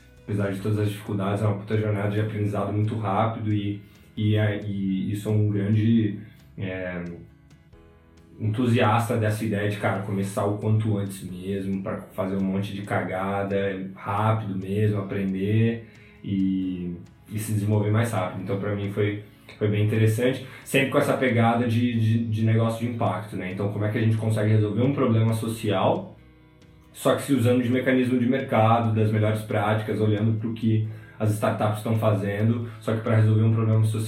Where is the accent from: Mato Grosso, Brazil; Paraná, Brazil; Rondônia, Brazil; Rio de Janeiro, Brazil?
Rio de Janeiro, Brazil; born there; moved away as an adult; now in São Paulo, Brazil; eu nasci no Rio de Janeiro, no subúrbio, né? Vim para São Paulo para estudar economia na FEA e quando eu entrei não falava inglês